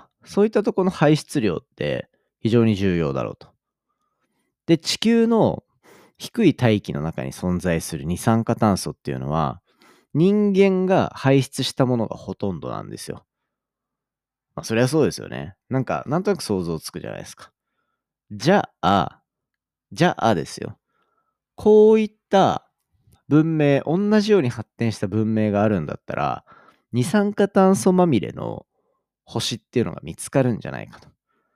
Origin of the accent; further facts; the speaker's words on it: Kawasaki, Kanagawa, Japan; あとそもそも地元が川崎なんでそういう工業地帯での空気汚染とかもあったし